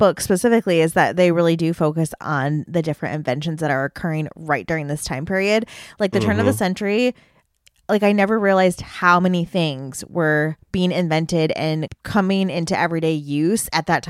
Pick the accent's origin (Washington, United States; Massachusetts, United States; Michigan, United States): Michigan, United States; accent: Michigan; So we're from the Midwest and I have, I think, a very Michigan accent.